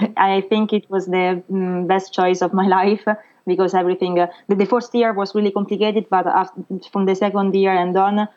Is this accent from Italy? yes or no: yes; Rome, Lazio, Italy; now in Paris, France; And so I came to Paris 6 years ago. It was by chance, because I'm from Rome in Italy